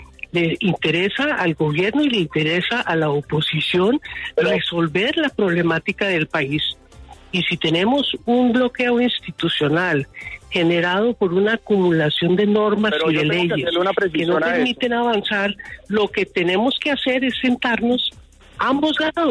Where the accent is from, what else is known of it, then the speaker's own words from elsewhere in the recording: Colombia; tenemos que abordar como colombianos en democracia